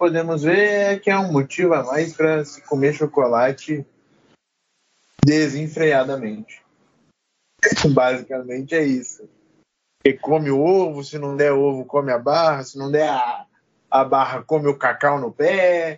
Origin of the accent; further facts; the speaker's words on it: Goiás, Brazil; born there; also born or lived in Curitiba; Como eu nasci em Goiás e depois fui morar em Curitiba e depois vim pra cá